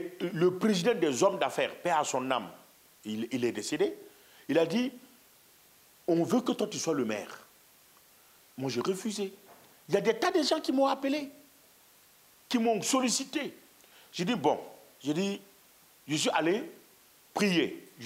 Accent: Burkina Faso; French is a second language; J'ai dit, je venais de Burkina Faso.

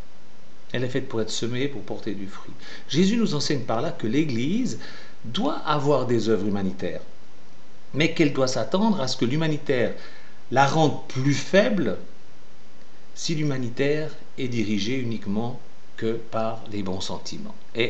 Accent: Chexbres, Vaud, Switzerland; Quand j'étais enfant, je vivais à Chèbre, dans mon village, paysan vigneron

